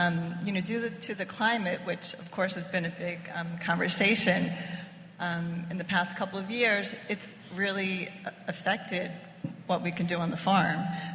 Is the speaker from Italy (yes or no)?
yes; Italy; We're both from Italy